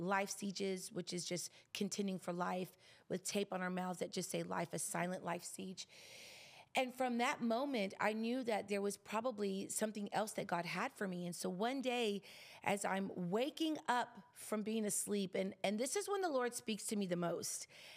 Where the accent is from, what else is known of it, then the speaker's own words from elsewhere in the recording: Houston, Texas, United States; now in Dallas, United States; I'm from Houston, Texas originally. I live in the Dallas area with my husband, Gabriel, but I was home on a ministry trip in 2009.